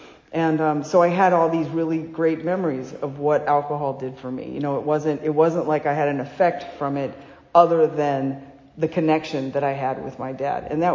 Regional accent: Los Angeles, California, United States; I grew up in Los Angeles. My dad's an alcoholic. He worked in the music business.

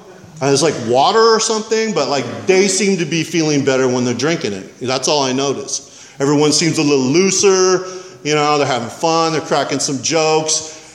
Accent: Santa Barbara, California, United States; You know, I was born and raised in Santa Barbara. My dad was a construction foreman. My mom was a receptionist.

